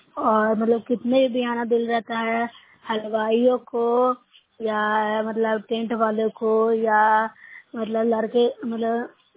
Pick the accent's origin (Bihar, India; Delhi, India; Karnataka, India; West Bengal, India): Bihar, India; मैं न्यूसराय ब्लॉक से हूँ, जिला नालंदा की निवासी हूँ।